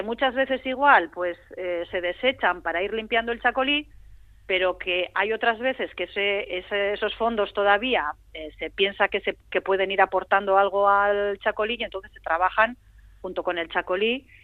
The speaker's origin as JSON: {"language": "Spanish", "town": "Bilbao", "region": "Basque Country", "country": "Spain", "said": "veníamos de la calle porque yo soy de Bilbao y no había trabajado en el campo nunca"}